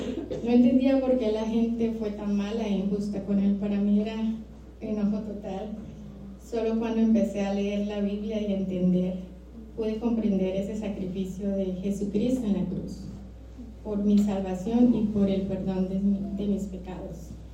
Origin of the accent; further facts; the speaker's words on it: Colombia; Soy de Colombia, como Kay lo dijo, y mi país es católico por tradición, y por supuesto, nací y crecí en una familia católica